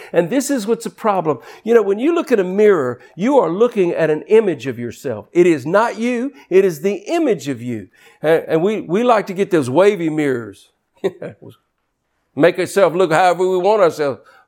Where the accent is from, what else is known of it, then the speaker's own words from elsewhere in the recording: Louisiana, United States; I'm Cajun.